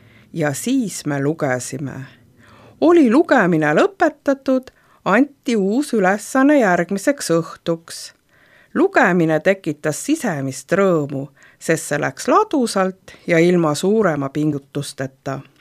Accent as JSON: {"language": "Estonian", "region": "Hiiu County", "country": "Estonia", "tie": "born or raised there", "said": "Olen sündinud Hiiumaa põhjapoolsel rannal, kus maapind on kõige kehvem, paesem ja liivasem. Seal oli mu vanematel keskmise suurusega talu, kus kasvasin üles usklikus kodus."}